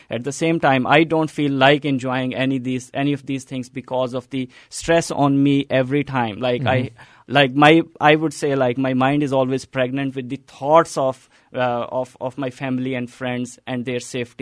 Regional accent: Pakistan; English is a second language; moved away; I have to spend more money now to call every day back at my home country. I mean, talk to them for a longer period of time. It's not always easy or inexpensive to call back in your home country.

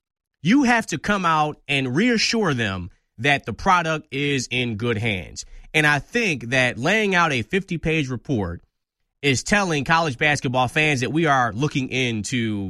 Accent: Detroit, Michigan, United States; which I played, by the way, growing up in Detroit.

